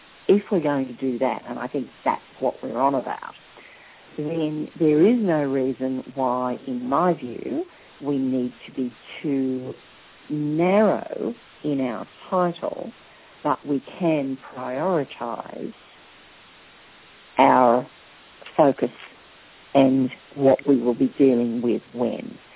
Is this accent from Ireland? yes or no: no; Australia; because I'm Australian